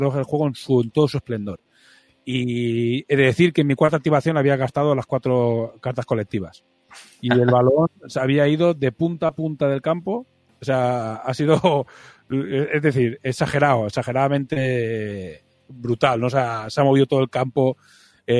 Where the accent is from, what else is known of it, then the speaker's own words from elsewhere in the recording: Balearic Islands, Spain; Nosotros somos de Mallorca